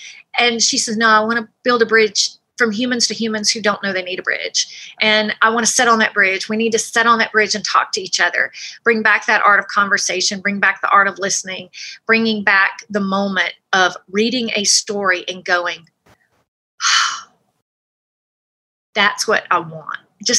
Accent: United States; I mean, she lives in Canada, I'm from the States, and you know, I did get her to drink sweet tea.

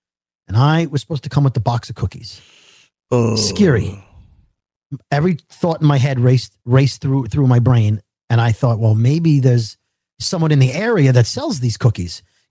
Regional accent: Brooklyn, New York, United States; I'm a kid from Bensonhurst, Brooklyn, who made it in radio.

